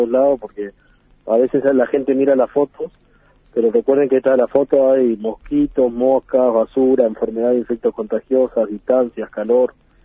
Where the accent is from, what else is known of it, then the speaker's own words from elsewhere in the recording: Uruguay; now in Corrientes, Argentina; Y, no, yo me vine de Uruguay por una beca educativa.